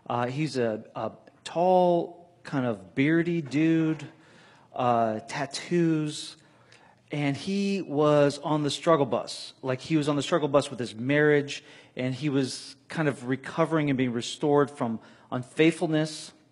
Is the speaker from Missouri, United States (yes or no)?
no; Tampa, Florida, United States; I come from Tampa, Florida, the land of Cuban sandwiches and the Tampa Bay Buccaneers